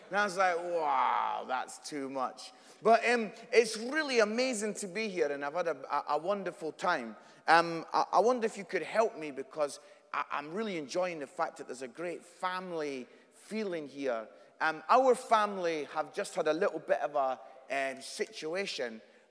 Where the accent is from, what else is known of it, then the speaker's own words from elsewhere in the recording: Scotland, United Kingdom; accent: Scottish; As you can tell from my accent, I'm Scottish